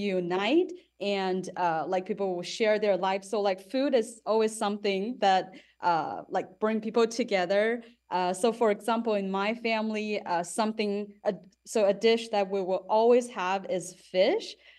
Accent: Northeast China, China; English is a second language; So I'm from Northeast China.

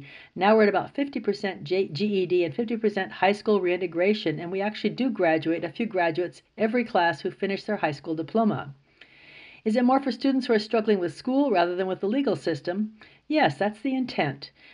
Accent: Los Angeles, California, United States; I'm originally from Los Angeles.

